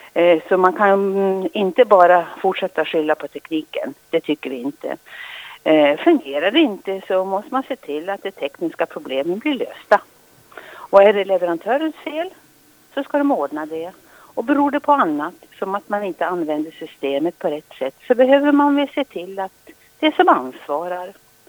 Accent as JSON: {"language": "Swedish", "town": "Fränsta", "region": "Västernorrland County", "country": "Sweden", "said": "och jag är ifrån Fränsta, Ånge kommun. Jag är 68 år."}